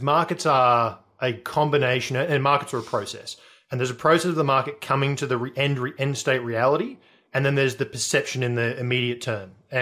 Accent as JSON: {"language": "English", "country": "Australia", "said": "and again, as an Australian, I'm just speculating here"}